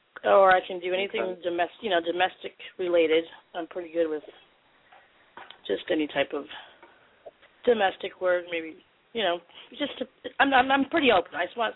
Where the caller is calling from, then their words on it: San Diego, California, United States; I'm in San Diego.